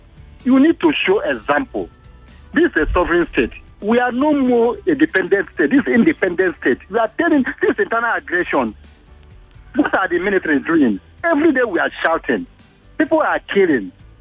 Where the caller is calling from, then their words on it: Ikorodu, Lagos, Nigeria; from Ikorodu.